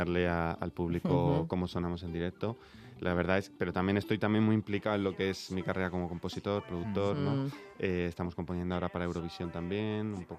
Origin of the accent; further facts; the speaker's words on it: Madrid, Community of Madrid, Spain; Sí, soy de Madrid, ¿no?